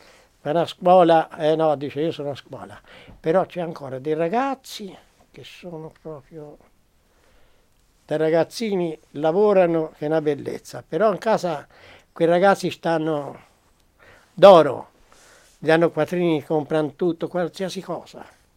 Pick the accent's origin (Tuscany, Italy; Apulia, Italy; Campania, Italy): Tuscany, Italy; Lucca; born there; sono nato sotto la provincia di Lucca. Qui eravamo Lucca, ora è venuta Pistoia, viene cambiato tutto.